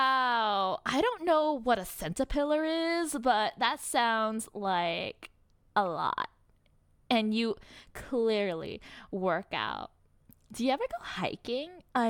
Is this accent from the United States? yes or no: yes; California, United States; I'm actually from California, so I'm, like, Californian